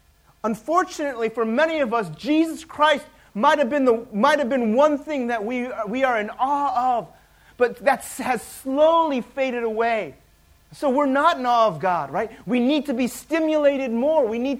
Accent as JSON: {"language": "English", "town": "Chicago", "region": "Illinois", "country": "United States", "tie": "born or raised there", "also_born_or_lived": "Michigan", "said": "I grew up in Chicago, and I lived in Chicago, and then I lived in Michigan, right?"}